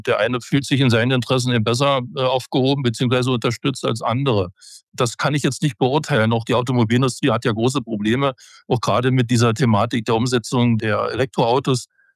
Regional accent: East Germany, Germany; born or raised there

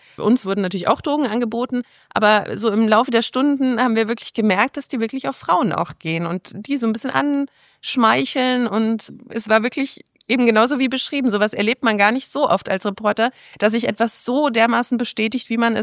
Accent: Munich, Bavaria, Germany; Ich komme ja nicht aus Nürnberg, ich komme aus München.

